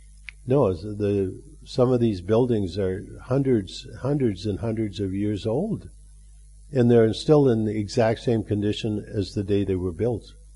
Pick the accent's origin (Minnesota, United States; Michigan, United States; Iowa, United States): Minnesota, United States; When I grew up in Minnesota, we had an expression that winter gets the riffraff out.